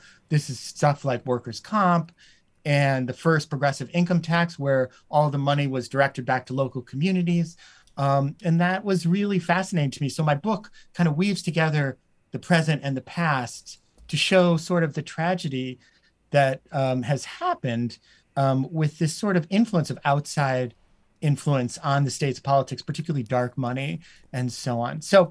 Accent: Madison, Wisconsin, United States; moved away as an adult; now in New York, United States; Sure. Well, I grew up in Madison. My dad was a professor of urban planning at the University of Wisconsin, and I'd had a wonderful childhood there, went to public schools, and I moved to New York in the early 90s

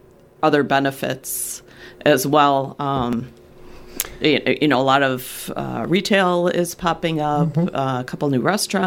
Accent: Milwaukee, Wisconsin, United States; I am actually from Milwaukee.

